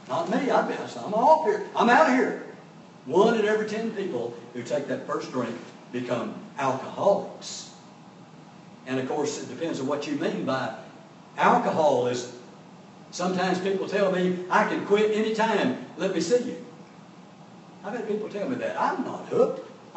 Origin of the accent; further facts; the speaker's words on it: Houston, Texas, United States; now in Texarkana, United States; I grew up in Houston, as most of you know. I live in Texarkana now.